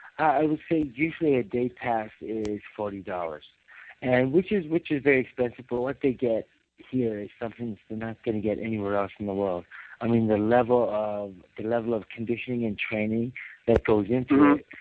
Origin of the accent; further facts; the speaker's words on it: Liverpool, North West England, United Kingdom; born there; That's actually Nigerian. I was born in Liverpool, England, but that is a Nigerian last name. Yeah, Yoruba. It's the tribe in Nigeria.